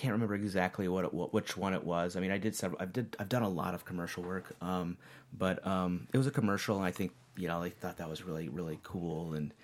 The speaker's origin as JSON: {"language": "English", "town": "Minneapolis", "region": "Minnesota", "country": "United States", "moved": "yes", "said": "I'm from Minneapolis, and it wasn't something where there were a lot of people in the entertainment business back there."}